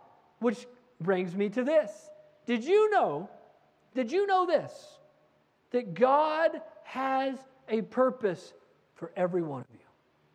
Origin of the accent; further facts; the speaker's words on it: New Mexico, United States; I came from New Mexico. I was a young guy.